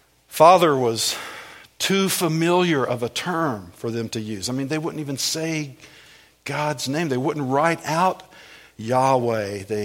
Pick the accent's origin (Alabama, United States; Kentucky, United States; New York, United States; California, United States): Kentucky, United States; Lexington; We said, no, we're from Lexington.